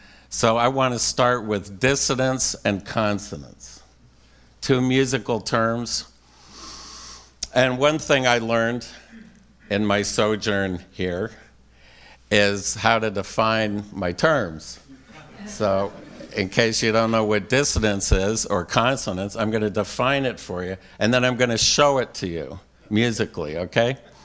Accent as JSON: {"language": "English", "town": "Brooklyn", "region": "New York", "country": "United States", "tie": "born there", "said": "You can tell I was born in Brooklyn, right? Little Yiddish there."}